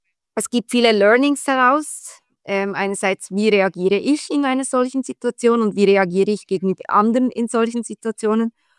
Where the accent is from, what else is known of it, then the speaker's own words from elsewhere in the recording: Bern, Switzerland; Ich komme aus der Region Bern. Das ist das Berner Oberland.